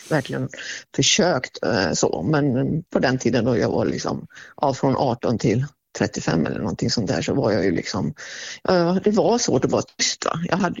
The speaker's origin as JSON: {"language": "Swedish", "country": "Sweden", "said": "Jag är ju svensk absolut i mitt själ och hjärta"}